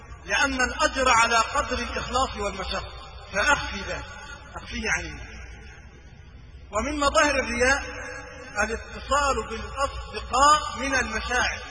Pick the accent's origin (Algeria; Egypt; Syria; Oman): Egypt; وهذا يذكرني ببعض الناس عندنا في مصر